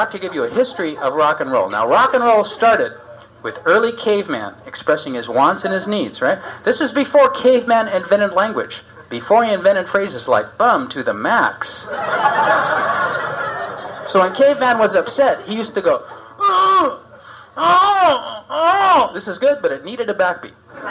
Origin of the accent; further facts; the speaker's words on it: San Pedro, California, United States; I come from San Pedro, California.